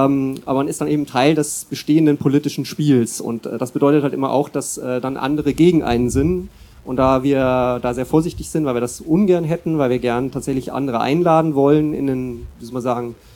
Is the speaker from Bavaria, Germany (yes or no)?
yes; Munich, Bavaria, Germany; Ich komme aus München.